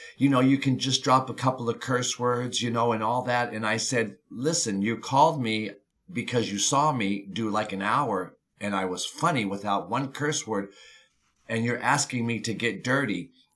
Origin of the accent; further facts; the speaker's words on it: California, United States; now in Hollywood, United States; I started in the mid-80s, 82, 83, out here in Hollywood. I'm from Southern California.